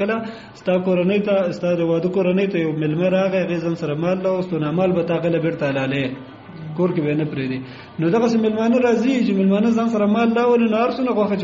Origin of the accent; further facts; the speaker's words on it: Kunar, Afghanistan; زه اصلا د کونړ ولایت اوسیدونکی یم. ګوره، ما په نورستان کې وخت هم تېر کړی